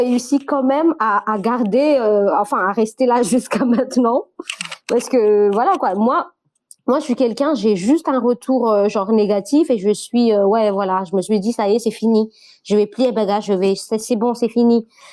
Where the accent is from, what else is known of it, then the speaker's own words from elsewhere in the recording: Farafangana, Atsimo-Atsinanana, Madagascar; À Farafangan, ma ville natale.